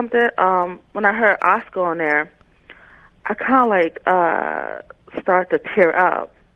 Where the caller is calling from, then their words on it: Toledo, Ohio, United States; I'm calling from Toledo, Ohio.